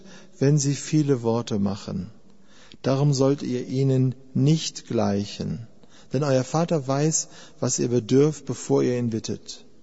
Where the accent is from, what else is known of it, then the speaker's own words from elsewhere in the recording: Germany; Wir sind ja als Deutsche in unserer etwas verfrorenen westlichen Kultur eher so